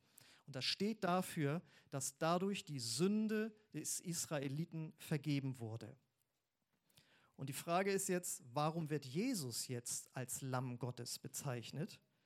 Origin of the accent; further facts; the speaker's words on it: Husum, Schleswig-Holstein, Germany; Ich komme ja aus Husum an der Nordsee und da haben wir viele Deiche